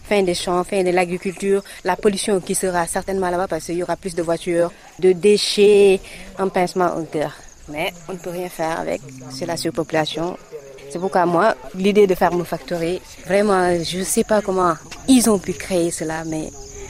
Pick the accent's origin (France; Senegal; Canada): Senegal; Sébikotan, Dakar; Oui, je suis de Sébikotan. Et ce qui fait la particularité de ma ville, c'est que avant, c'était, il y avait beaucoup d'arbres fruitiers.